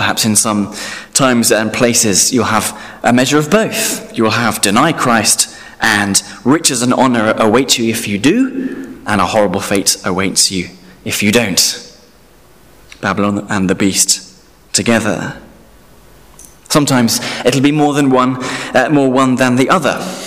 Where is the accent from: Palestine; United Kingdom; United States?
United Kingdom; London; I could be in London, my hometown.